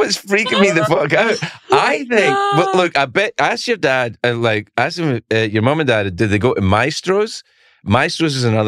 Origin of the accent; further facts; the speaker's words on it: Cumbernauld, Scotland, United Kingdom; also born or lived in Springburn; I grew up in Cumbernauld, but I'm from Springburn.